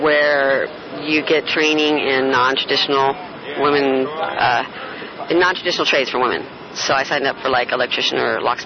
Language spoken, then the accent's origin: English; Santa Cruz, California, United States; I'm from Santa Cruz. I was born here.